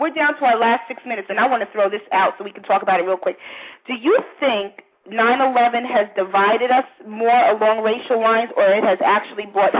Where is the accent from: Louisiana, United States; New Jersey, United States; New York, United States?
New Jersey, United States; born there; I'm on a terrorist watch list, and I was born in New Jersey.